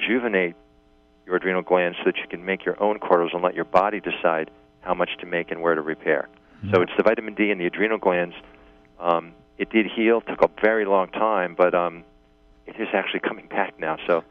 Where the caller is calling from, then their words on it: New York, United States; I'm from New York.